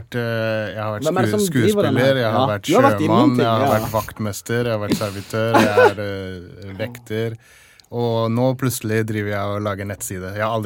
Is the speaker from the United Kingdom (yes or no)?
yes; England, United Kingdom; Norwegian is a second language; now in Norway; jeg har oppvokst i England, derfor norsken min ikke så bra